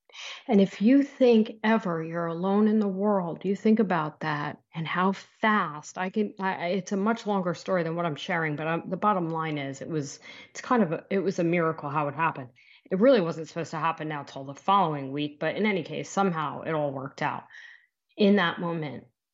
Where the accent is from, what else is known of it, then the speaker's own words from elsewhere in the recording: New Jersey, United States; accent: New Jersey; I have, you could tell when my accent turns to New Jersey, who I've been talking to.